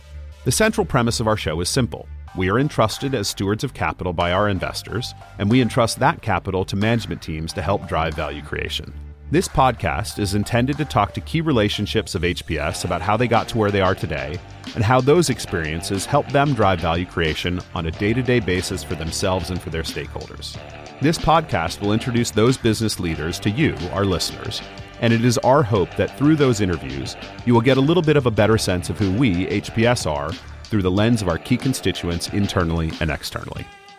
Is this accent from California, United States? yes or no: no; North Carolina, United States; I grew up in North Carolina. I'm a huge ACC Hoops fan.